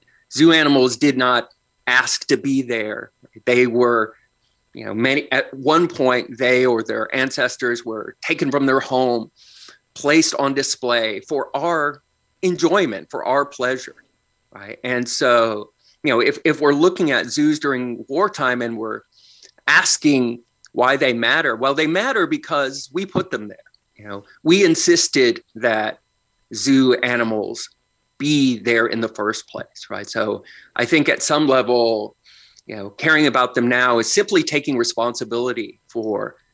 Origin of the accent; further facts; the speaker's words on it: Tulsa, Oklahoma, United States; In my hometown of Tulsa